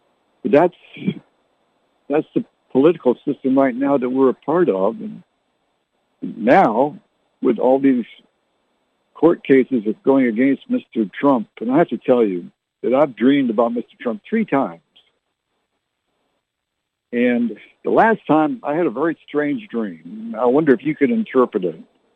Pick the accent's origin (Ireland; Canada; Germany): Canada; also born or lived in Barrie / Halifax / Oromocto / Fredericton; now in San Antonio, United States; I was born and raised in Canada. I was born in Barrie, lived in Halifax, Nova Scotia, Oromocto, and Fredericton, New Brunswick, and Ottawa, Canada.